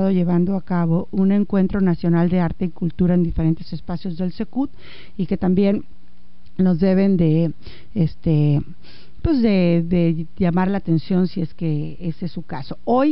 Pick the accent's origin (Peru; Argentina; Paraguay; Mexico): Mexico; Guadalajara, Jalisco; born there; moved away as an adult; yo tengo 20 años que me salí de Guadalajara, que es la ciudad que me vio nacer y en donde permanece toda mi familia prácticamente